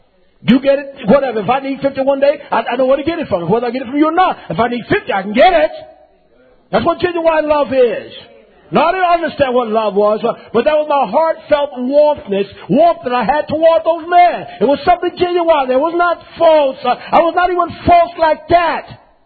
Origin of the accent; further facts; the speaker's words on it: North Carolina, United States; He liked me because I was from North Carolina.